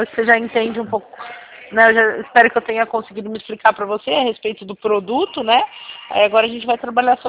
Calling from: São Carlos, São Paulo, Brazil; Eu sou aqui de São Carlos, tá?

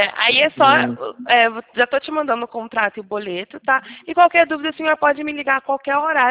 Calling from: Campinas, São Paulo, Brazil; Eu falo aqui do interior de São Paulo, Campinas, Sumaré, conhece?

